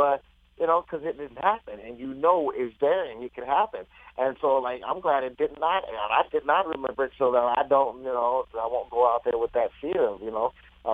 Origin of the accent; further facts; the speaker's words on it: Kentucky, United States; I'm from Kentucky